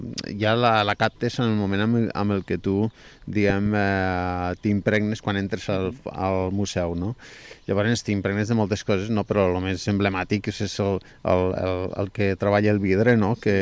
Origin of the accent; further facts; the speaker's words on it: Lleida, Catalonia, Spain; Jo vinc de Lleida